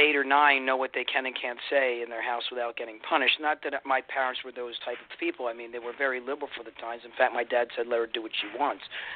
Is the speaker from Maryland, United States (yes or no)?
yes; Baltimore, Maryland, United States; Well, I grew up in Baltimore